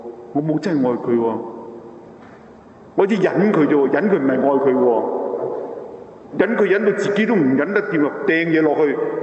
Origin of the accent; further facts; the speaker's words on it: China; 我经常想我是中国人，他是阿根廷人，我是这样比较